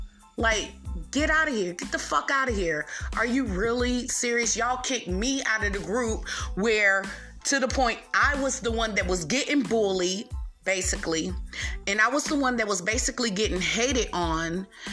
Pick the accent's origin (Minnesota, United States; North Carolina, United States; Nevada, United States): North Carolina, United States; Raleigh; People, I have never been so embarrassed in my hometown. That is my hometown, Raleigh, North Carolina.